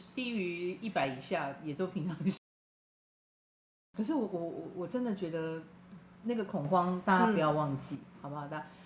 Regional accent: Taiwan; 我们台湾人很喜欢

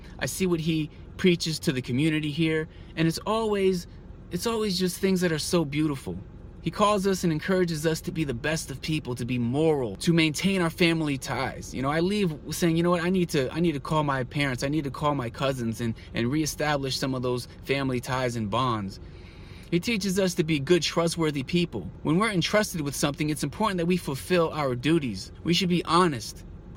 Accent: United States; I'm an American. I go back home during the summers.

